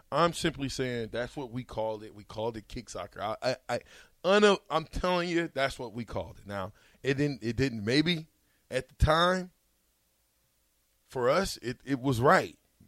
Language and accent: English; Columbus, Nebraska, United States; I am 38 and from Columbus, Nebraska, and I've always knew it as soccer baseball.